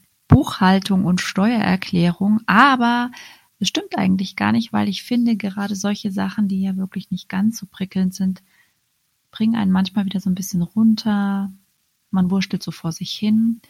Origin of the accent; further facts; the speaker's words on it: Munich, Bavaria, Germany; ich komme aus München.